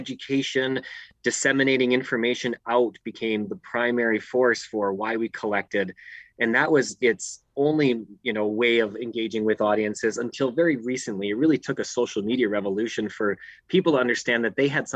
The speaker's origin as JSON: {"language": "English", "town": "Sault Ste. Marie", "region": "Ontario", "country": "Canada", "tie": "born or raised there", "said": "place myself growing up in Northern Ontario on the eastern side of Lake Superior in a small steel town called Sault Ste. Marie, Ontario, is where I grew up."}